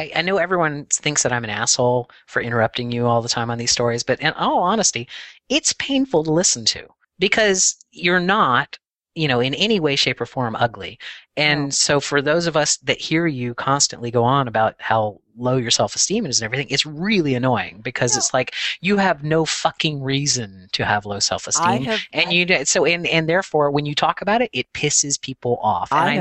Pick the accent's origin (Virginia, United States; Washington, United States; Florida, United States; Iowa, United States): Florida, United States; I'm from Florida. We're never out of season on flip-flops.